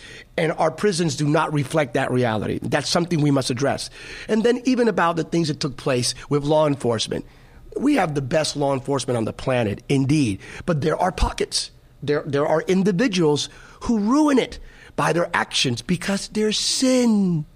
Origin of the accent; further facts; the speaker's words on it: United States; I'm an American of Hispanic descent, third. But that's, I'm an American, right?